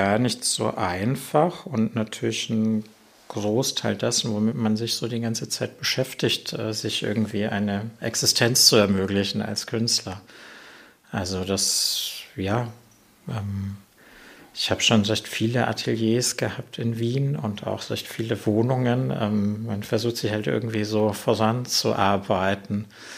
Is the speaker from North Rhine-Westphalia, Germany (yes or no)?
no; Nuremberg, Bavaria, Germany; Ich bin schon in Nürnberg aufgewachsen. Also ich bin im Kindergartenalter, sind meine Eltern mit mir nach Nürnberg umgezogen und ich bin in Nürnberg zur Schule gegangen und aufgewachsen